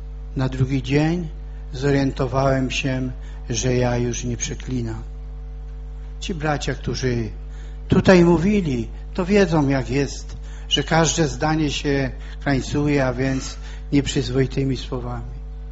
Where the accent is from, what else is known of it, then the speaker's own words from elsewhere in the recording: Bielsko-Biała, Silesian Voivodeship, Poland; a że pochodzę z Bielska, jeszcze był sklep tam na mieście, i pojechałem do Bielska, do mojej mamy.